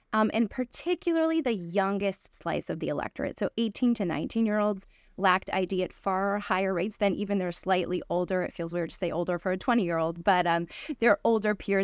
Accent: Ohio, United States; born there; I was born in Ohio, but I go to college in Wisconsin.

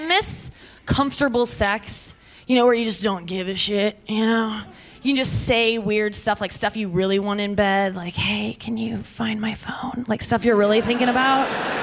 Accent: Missouri, United States; I come from Missouri where there are a lot of pro-lifers. They have a lot of billboards.

